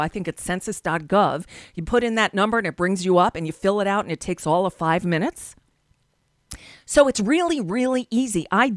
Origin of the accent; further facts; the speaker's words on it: New York City, New York, United States; born there; now in South Florida, United States; I live in South Florida now, but I was born in New York, and after college, I moved back to New York.